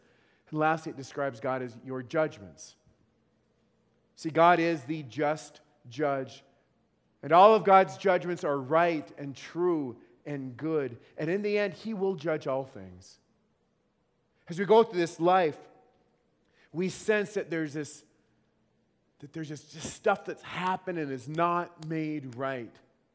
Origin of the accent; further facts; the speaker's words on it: North Dakota, United States; When I grew up in North Dakota